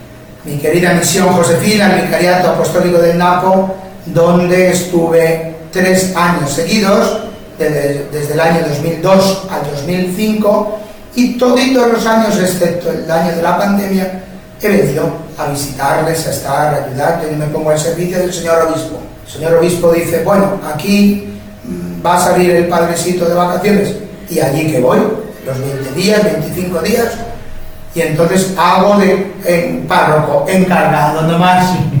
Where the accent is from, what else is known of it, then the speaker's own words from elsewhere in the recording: Spain; Claro, nosotros como españoles